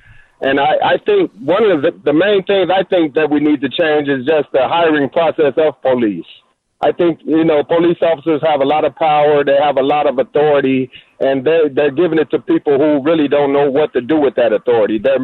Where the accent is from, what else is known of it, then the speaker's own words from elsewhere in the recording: Chicago, Illinois, United States; And I come from a poor neighborhood in Chicago, Cabrini Green. I grew up in Cabrini Green